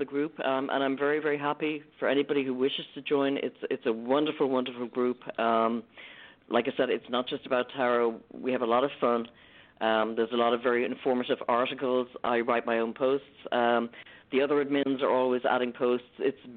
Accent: Ireland; accent: Irish; it's my lovely Irish accent.

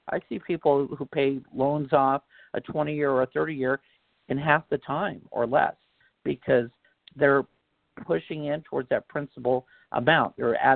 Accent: California, United States; I moved from the South Bay to the Inland Empire out in Temecula for quite a long time, and then I moved back. But I saw a lot of people from South Bay, actually a lot of people I grew up with out here

